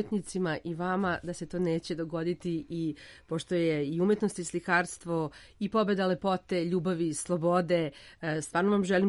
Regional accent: Serbia; A koliko je teško biti slikar ovde kod nas u Srbiji

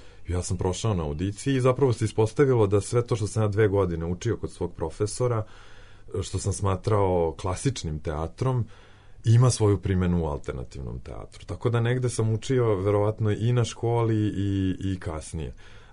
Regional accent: Loznica, Šumadija and Western Serbia, Serbia; odrastao sam u Loznici, tamo sam se bavio amaterskim pozorištem

